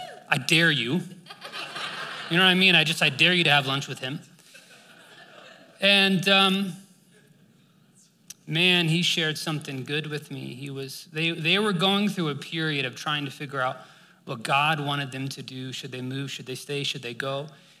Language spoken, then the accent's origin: English; Texas, United States; also born or lived in California / Vermont; And I grew up in Texas, and then my parents helped start a church in Texas, and then we went to California. We were there for like my middle school years. Went to Vermont.